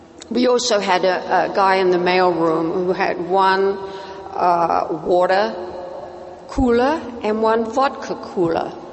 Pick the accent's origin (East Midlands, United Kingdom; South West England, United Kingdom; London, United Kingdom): London, United Kingdom; I was born in London and grew up with regular drinking, but I loved it.